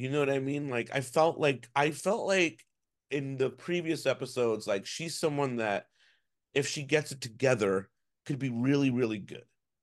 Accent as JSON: {"language": "English", "region": "New Jersey", "country": "United States", "said": "she's a Jersey girl and I'm originally from Jersey. I'm not there anymore."}